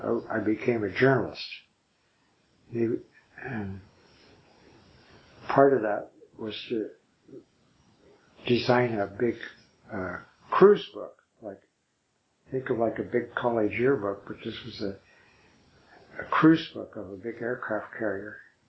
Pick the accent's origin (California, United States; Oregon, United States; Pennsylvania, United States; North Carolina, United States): Oregon, United States; also born or lived in Lincoln, Nebraska; I was born in Lincoln, Nebraska, I have no memory of that at all. We moved to Oregon when I was a baby, so my first experiences were mountains, living in mountains in Oregon, both east and west of Eugene.